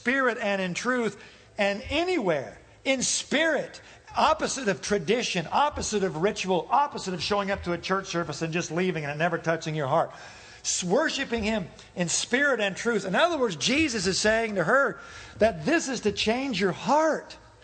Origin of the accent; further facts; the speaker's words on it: Evansville, Indiana, United States; Yeah, I'm from Evansville.